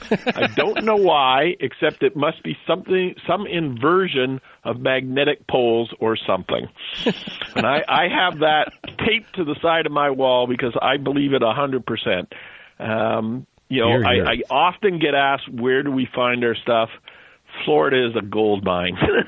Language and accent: English; Canada; I am Canadian personally.